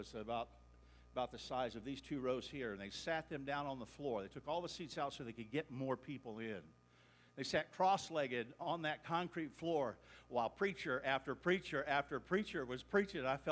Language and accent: English; Ohio, United States; I'm from Ohio, everyone's guys.